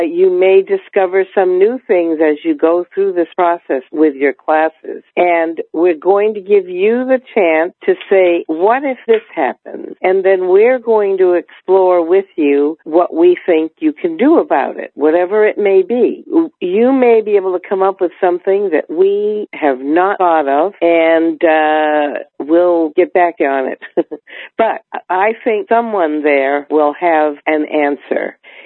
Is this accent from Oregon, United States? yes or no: no; Minneapolis, Minnesota, United States; I'm from Minneapolis, Minnesota.